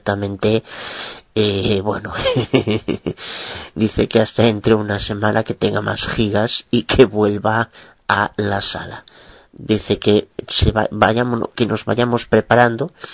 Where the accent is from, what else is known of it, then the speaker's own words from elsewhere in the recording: Galicia, Spain; de Galicia, España.